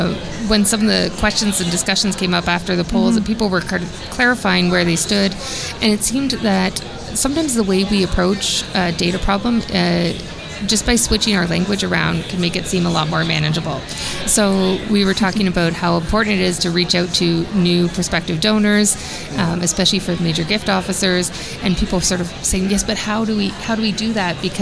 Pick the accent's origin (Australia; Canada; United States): Canada; one of mine was very clearly as a Canadian.